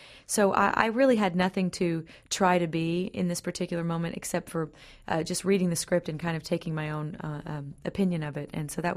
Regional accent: Oklahoma, United States; You know, I grew up in Oklahoma, so I grew up on the musical Oklahoma in all of Rodgers and Hammerstein musicals.

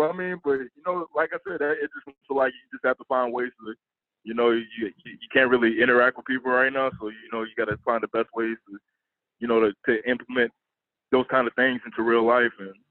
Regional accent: New Orleans, Louisiana, United States; and I'm from New Orleans, Louisiana

